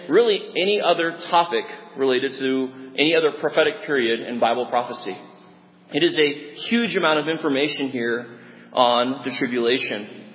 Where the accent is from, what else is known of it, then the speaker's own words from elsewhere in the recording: Arlington, Texas, United States; But another strong F3 tornado struck near where I was growing up in Arlington, Texas.